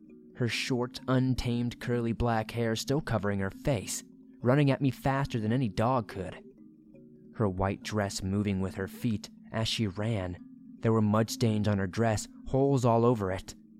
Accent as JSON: {"language": "English", "country": "Romania", "second_language": "English", "said": "I want to apologize for my English, since it is not my first language, and my grammar mistakes might be too frequent. For context, I am 31 years old, I'm a female, and I am from a small European country named Romania."}